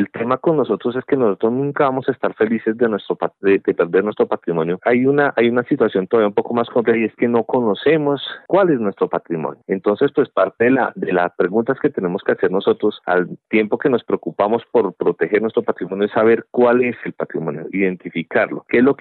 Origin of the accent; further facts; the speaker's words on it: Colombia; Nosotros como colombianos